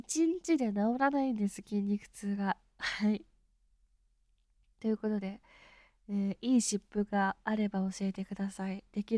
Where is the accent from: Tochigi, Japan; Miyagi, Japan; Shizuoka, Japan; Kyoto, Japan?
Miyagi, Japan; 出身地は宮城県です。全然なまってないでしょ。全然標準語で喋ってるんですけど、どうしても地元の友達と喋ったりとか家族と喋ったりってなると戻ります。